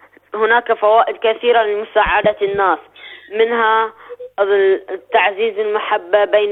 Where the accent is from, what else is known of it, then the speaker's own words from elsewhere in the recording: Bahrain; من البحرين.